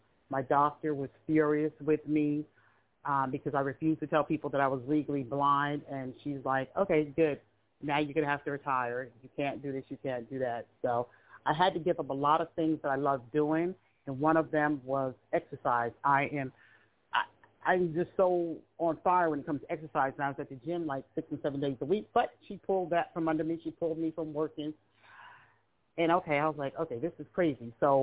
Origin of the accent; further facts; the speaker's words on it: San Francisco, California, United States; also born or lived in East Orange, New Jersey / Western New Jersey; So I'm from East Orange, New Jersey. I was, you know, born in Western New Jersey, but I was raised in San Francisco, California.